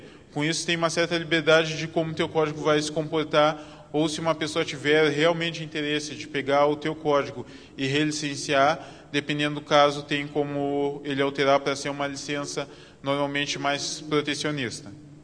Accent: Brazil; Ainda mais conhecendo que a gente, como bom brasileiro, sempre deixa para a última hora.

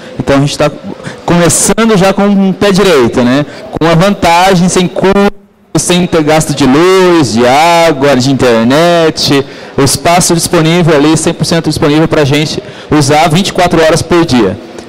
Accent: Cascavel, Paraná, Brazil; Bom, eu sou de Cascavel, oeste do Paraná

